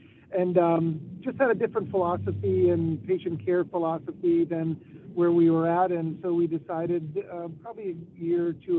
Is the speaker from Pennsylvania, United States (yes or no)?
yes; Erie, Pennsylvania, United States; So I grew up in Erie, and it was always my desire to come back home and practice in my hometown.